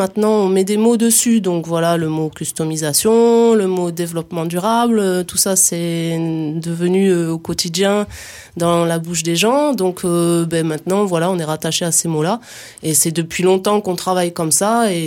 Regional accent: Hauts-de-France, France; Et je suis ch'ti, moi !

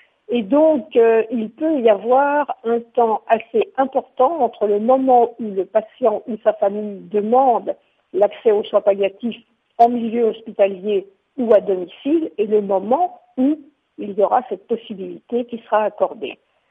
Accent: France; je suis française et donc concernée aussi par ce qui se passe en France.

